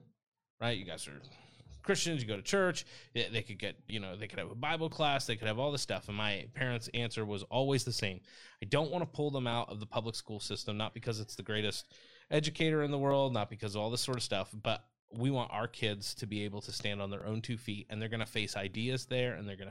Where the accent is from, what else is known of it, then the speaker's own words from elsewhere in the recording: New Jersey, United States; now in Ohio, United States; Obviously, I was raised in New Jersey, but living here, I mean, two different worlds.